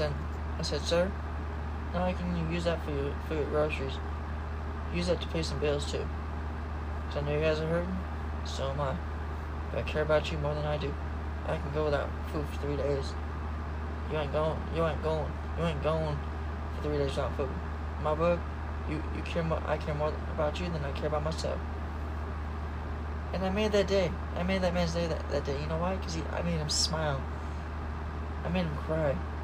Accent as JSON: {"language": "English", "region": "Washington", "country": "United States", "tie": "born there", "also_born_or_lived": "Killeen, Texas / Charleston, South Carolina", "said": "I was born in Washington State, but I was born and raised in different states. Four to six of them exactly."}